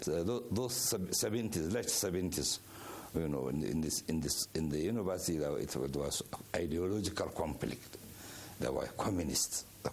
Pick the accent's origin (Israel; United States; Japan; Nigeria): Nigeria; Zaria, Kaduna State; born there; Formerly, I was born in Zaria.